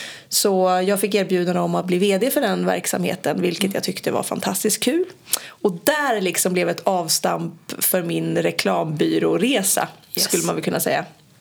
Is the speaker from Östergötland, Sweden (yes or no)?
yes; Norrköping, Östergötland, Sweden; Jag är ju från Norrköping.